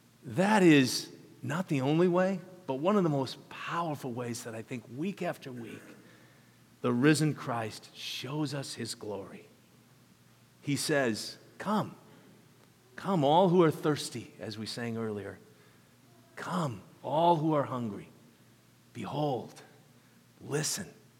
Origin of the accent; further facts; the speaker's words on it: Minneapolis, Minnesota, United States; So when I was a kid growing up in Minneapolis during the hot days of July